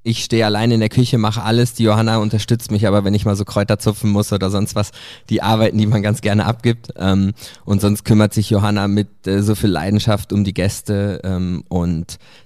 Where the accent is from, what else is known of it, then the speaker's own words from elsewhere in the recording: North Rhine-Westphalia, Germany; now in Switzerland; Genau, gebürtig aus dem Sauerland, tatsächlich. Dort aufgewachsen im elterlichen Betrieb, auch ein kleines Familienhotel, und von da aus dann hat es mich in die Schweiz verschlagen.